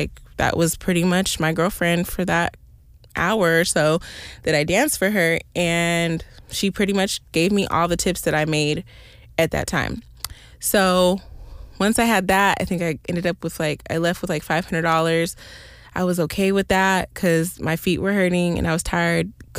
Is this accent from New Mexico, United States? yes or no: no; California, United States; because I was from California, they hit me with trafficking.